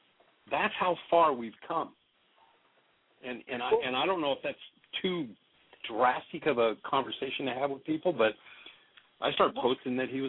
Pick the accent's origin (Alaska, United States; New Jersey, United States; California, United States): Alaska, United States; Because I'm from Alaska, or like I said, was half my life in Alaska, and what they did to her in that state of Alaska, that where she finally resigned, and I mean I lived right there in Juneau, in the state capital, for half my life.